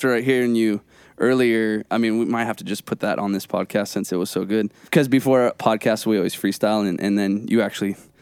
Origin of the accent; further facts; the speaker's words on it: Grants Pass, Oregon, United States; I grew up here in Grants Pass, small town